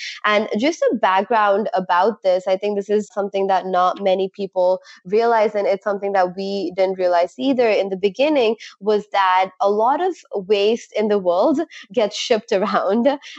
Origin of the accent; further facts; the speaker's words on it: Oman; also born or lived in India; I was born in India, but I grew up in the Middle East. And so I really spent most of my life in Oman. It's kind of this like little country on the coast of the Arabian Sea.